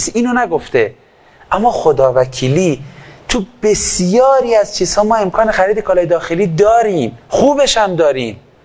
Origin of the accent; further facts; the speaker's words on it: Iran; چون من ایرانیم